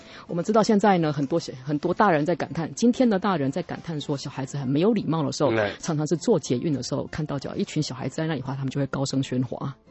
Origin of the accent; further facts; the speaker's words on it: Taiwan; 那我是本省人